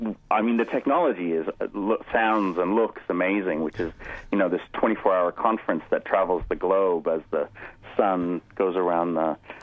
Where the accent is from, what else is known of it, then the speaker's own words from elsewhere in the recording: Canada; moved away; we decided to take advantage of the, you know, Canadian revisions to the law, being Canadian that I am, and went back to Canada and got married in 2004.